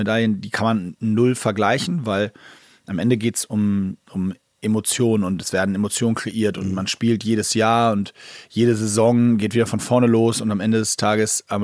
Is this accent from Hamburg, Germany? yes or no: yes; Hamburg, Germany; wir sind Hamburger und wir werden hier immer unser Headquarter haben, weil wir hier leben.